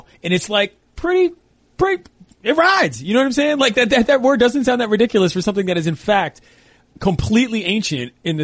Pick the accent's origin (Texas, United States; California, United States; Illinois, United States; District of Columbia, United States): District of Columbia, United States; Washington; Preston Marshall statue got removed in D.C. And I'll tell you why that's important, because that's my hometown.